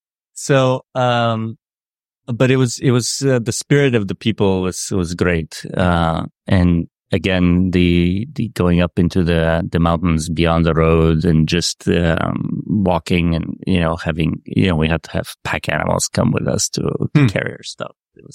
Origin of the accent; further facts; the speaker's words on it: Sofia, Sofia City, Bulgaria; I grew up in Sofia in Bulgaria, and we have a mountain right up above the city